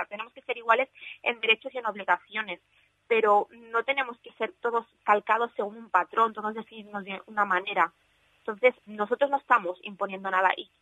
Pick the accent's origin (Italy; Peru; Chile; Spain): Spain; yo no he hecho ningún proceso migratorio, yo he nacido en España, yo soy española.